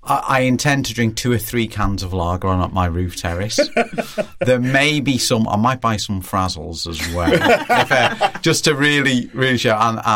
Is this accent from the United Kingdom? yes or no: yes; Liverpool, North West England, United Kingdom; we are not English, we are Scouse thing